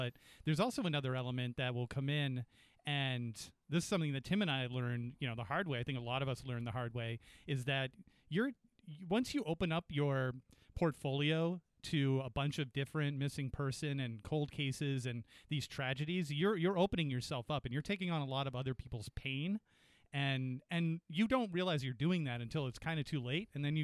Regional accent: Peterborough, New Hampshire, United States; there was the murder of a young man in the town right next to the town that I grew up in Peterborough, New Hampshire.

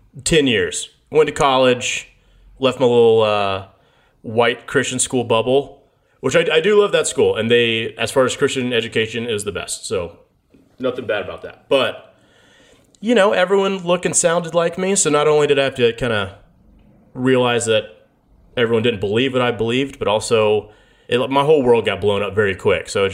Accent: United States; And I feel robbed that I'm American and never have experienced the full Tennant and Coleman pleasure.

